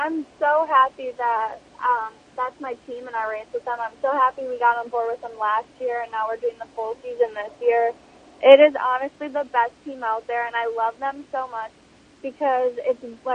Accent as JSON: {"language": "English", "region": "Wisconsin", "country": "United States", "said": "And then another one is Madison, Wisconsin. That's my home state, so I'm just really excited."}